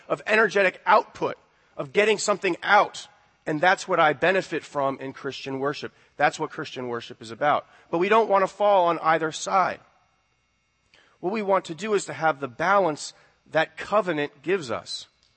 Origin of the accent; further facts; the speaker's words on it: United States; And yet, as American evangelicals, sometimes I think that we can still fall into the same trap